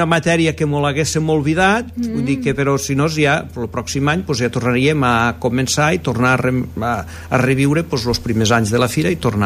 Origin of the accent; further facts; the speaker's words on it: El Pinell de Brai, Catalonia, Spain; now in Móra d'Ebre, Spain; jo sóc fill del Pinell, però